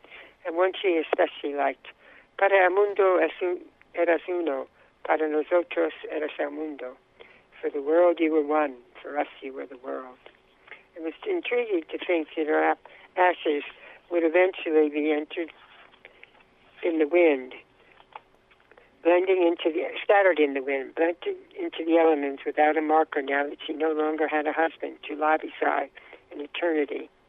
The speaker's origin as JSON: {"language": "English", "region": "New York", "country": "United States", "tie": "born or raised there", "also_born_or_lived": "New Jersey", "lives_now": "New Mexico", "said": "where I grew up in New York and New Jersey, there were a lot of Jewish people around."}